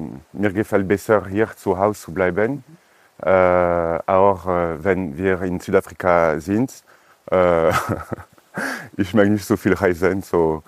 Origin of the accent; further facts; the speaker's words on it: southern France, France; Und ich komme aus Südfrankreich, so das ist meine Heimat.